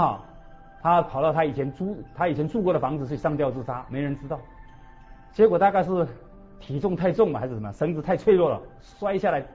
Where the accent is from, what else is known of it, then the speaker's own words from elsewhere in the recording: China; 我们中国人的教育原则